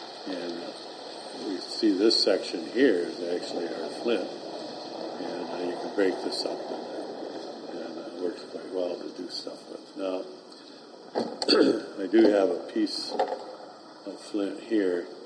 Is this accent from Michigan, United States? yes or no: yes; Michigan, United States; I'm from Michigan, and we're in Michigan right now.